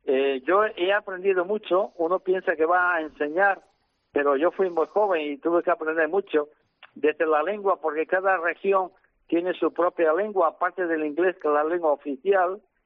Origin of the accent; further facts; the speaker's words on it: Extremadura, Spain; now in Uganda; soy extremeño